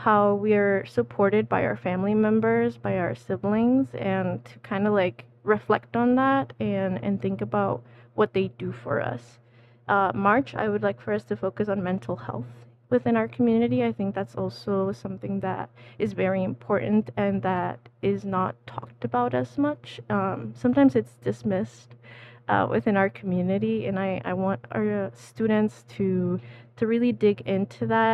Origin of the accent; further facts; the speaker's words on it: Mexico; I'm originally from Mexico.